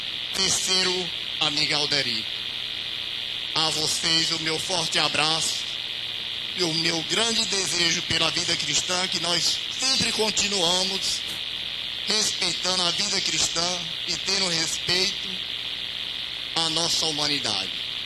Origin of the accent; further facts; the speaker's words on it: Guadalupe, Piauí, Brazil; nosso querido município de Guadalupe, que eu tanto amo, onde nasci e fui criado na nossa querida terra.